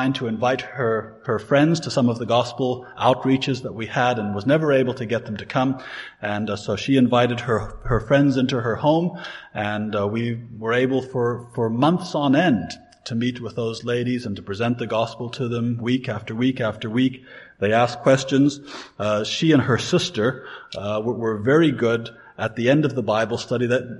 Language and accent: English; United States; I know that when I go to people, they know I'm an American. People in America don't think I sound so American, but people in Ireland think I sound very American.